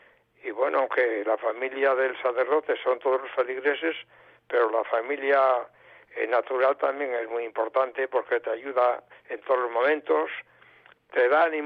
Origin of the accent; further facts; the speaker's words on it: Santibáñez de Valdeiglesias, Castile and León, Spain; Yo soy de aquí, de Santibáñez de Valdeiglesias, y ahora estoy de sacerdote en Villarejo, que me queda a 3 kilómetros.